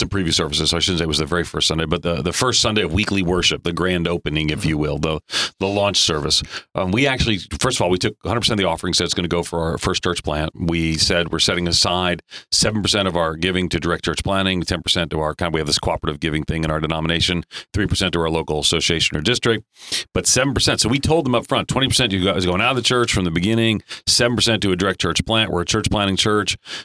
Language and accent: English; New York, United States; now in Chicago, United States; You call me New York. But really, I'm a Chicagoan now.